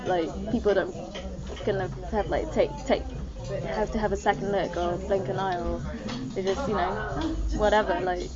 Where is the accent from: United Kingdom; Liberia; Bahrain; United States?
United Kingdom; Brighton, South East England; growing up in Brighton, it's easy to be gay